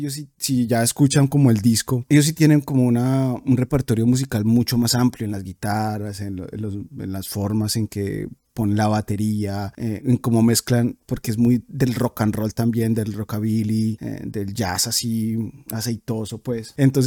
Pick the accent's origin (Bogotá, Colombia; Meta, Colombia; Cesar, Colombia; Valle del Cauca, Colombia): Bogotá, Colombia; No tienen como eso como nosotros, que yo soy bogotano, yo soy paisa, ¿no?